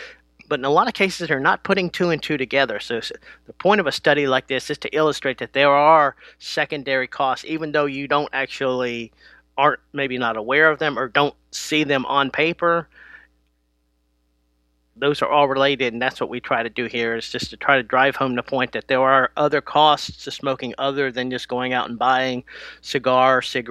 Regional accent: North Carolina, United States; my home state of North Carolina

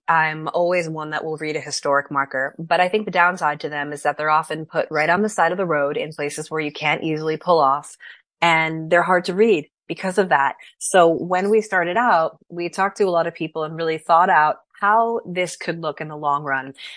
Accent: New York, United States; I grew up in Sullivan County. I have many roots there. My family still lives there.

